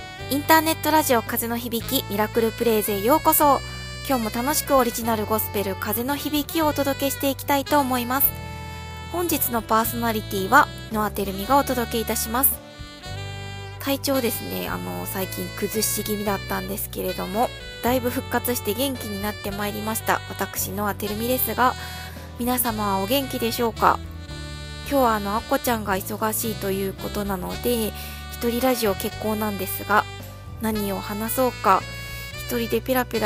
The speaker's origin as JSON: {"language": "Japanese", "region": "Osaka", "country": "Japan", "tie": "born or raised there", "said": "私が生まれ育ったのは大阪の東の端、割と開けた住宅地で、自然に囲まれていたわけでもないのですが、"}